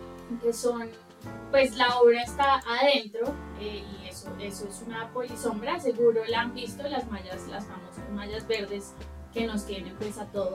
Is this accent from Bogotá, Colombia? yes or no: yes; Bogotá, Colombia; Yo soy una bogotana enamorada de su ciudad